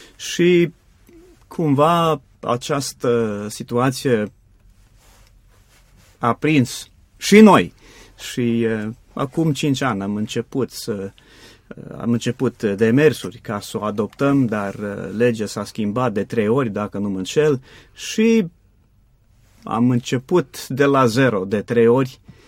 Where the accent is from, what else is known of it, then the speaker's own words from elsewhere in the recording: Pennsylvania, United States; Romanian is a second language; now in Romania; Din statul Pennsylvania, în America, din Statele Unite sunt.